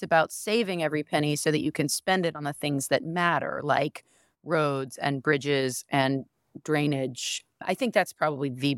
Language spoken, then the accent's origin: English; Charleston, South Carolina, United States; I grew up in Charleston, just on the other side of my district over in South Windermere, and left for 10 years, was in law school, just doing the whole spreading my wings thing.